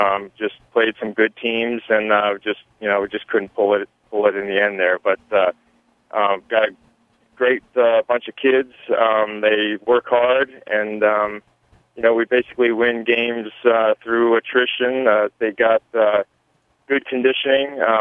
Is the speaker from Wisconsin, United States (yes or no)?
no; New Jersey, United States; moved away as an adult; now in Kearney, United States; Well, I grew up in New Jersey, and I moved here 14 years ago.